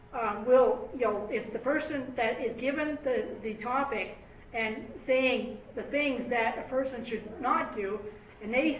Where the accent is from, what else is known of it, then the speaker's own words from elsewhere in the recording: Fort Saskatchewan, Alberta, Canada; I come from Fort Saskatchewan